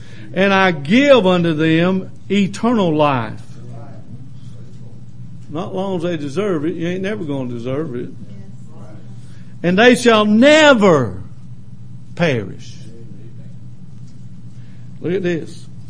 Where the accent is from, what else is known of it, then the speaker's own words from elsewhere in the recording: Lancaster, Pennsylvania, United States; Okay, I'm from Lancaster. Y'all know how, that's a bastion of intelligence, you know, Lancaster.